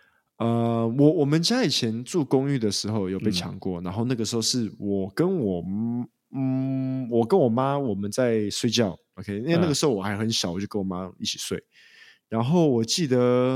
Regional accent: Malaysia; 这个真的是我们在马来西亚长大

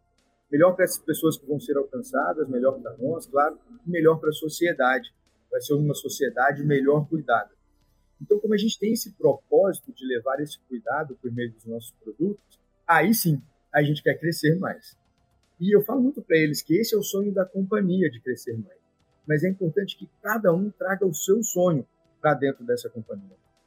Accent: Lagoa Santa, Minas Gerais, Brazil; born there; eu também nasci em uma cidade do interior de Minas, nasci em Lagoa Santa.

